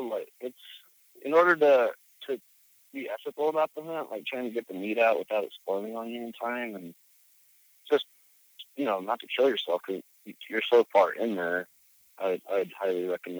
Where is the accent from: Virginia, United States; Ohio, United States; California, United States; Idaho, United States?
Idaho, United States; Wilder; Yeah, I was born and raised here in Idaho, in a small town just west of Boise called Wilder. It's a farming community. I grew up in a big family.